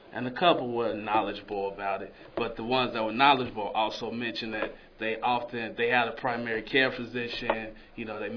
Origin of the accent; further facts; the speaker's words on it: Chicago, Illinois, United States; I'm sorry, I'm from Chicago, so knee highs.